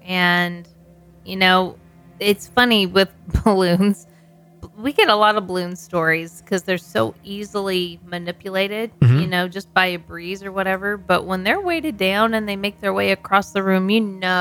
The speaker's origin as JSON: {"language": "English", "region": "Texas", "country": "United States", "said": "The Texas City story, I know because I'm from Texas."}